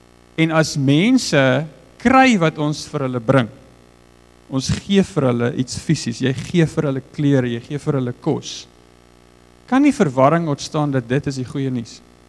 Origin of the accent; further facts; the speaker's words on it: Free State, South Africa; now in Cape Town, South Africa; ons kom uit die Vrystaat uit en dis nie wat op my hart is nie. Maar altyd as ek terugkom van daar af, dan sukkel ek om weer teenwoordig te raak in die Kaap, want ek bly maar 'n ou Vrystaatertjie